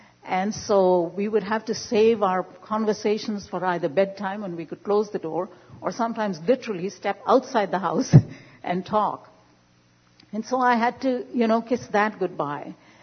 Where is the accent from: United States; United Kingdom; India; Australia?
India; Even though Sundar and I grew up in India, culturally we grew up in very different homes.